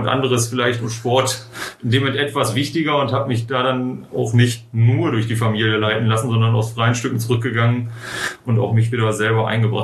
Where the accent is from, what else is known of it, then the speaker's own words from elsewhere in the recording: Mülheim an der Ruhr, North Rhine-Westphalia, Germany; Mülheim ist meine Heimat. Ich bin in Mülheim geboren, aufgewachsen, auch in Eppinghofen aufgewachsen, in meinem Bezirk. War schon auf der Grundschule an der Bruchstraße damals noch, heute ja Grundschule am Dichterviertel.